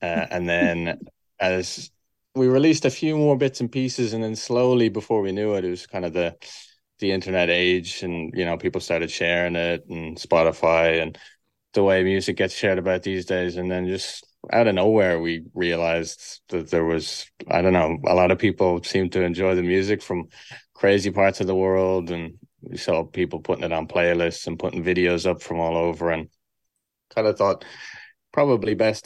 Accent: Kilkenny, Leinster, Ireland; We're both from Kilkenny, I guess. People oftentimes think we're from like the US or Canada just because of the name and like the type of music or whatever. But yeah, we're both Kilkenny men.

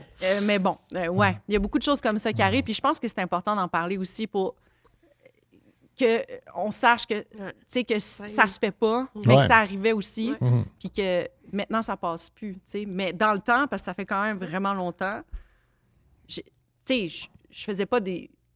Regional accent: Laval, Quebec, Canada; Froid dehors, il y a de la neige, tout ça, chez nous à Laval.

